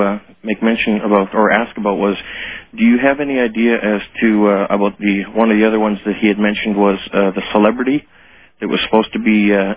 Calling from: Grande Prairie, Alberta, Canada; I'm calling from Grand Prairie, Alberta, Canada.

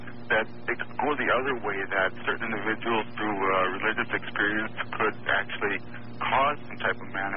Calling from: Valparaiso, Indiana, United States; I'm calling from Valparaiso, Indiana.

